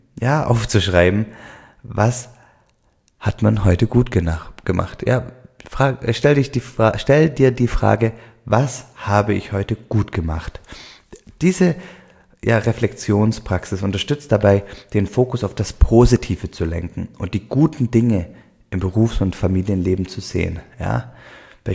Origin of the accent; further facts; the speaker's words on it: Baden-Württemberg, Germany; accent: Swabian; Ich komme aus dem Schwäbischen, hört man wahrscheinlich hier im Podcast immer wieder, den schwäbischen Dialekt.